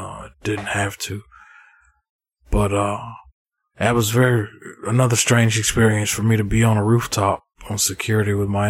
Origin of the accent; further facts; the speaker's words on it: United States; even though I grew up in the States